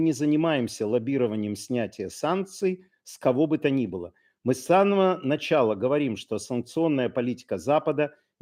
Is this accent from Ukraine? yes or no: yes; Lviv, Lviv Oblast, Ukraine; он львовянин, ну, вы понимаете, мой родной город.